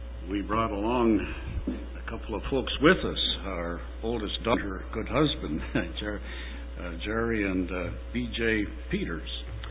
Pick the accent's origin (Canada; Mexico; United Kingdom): Canada; Alberta; I grew up in Alberta, and I don't recall as a child the amount of wind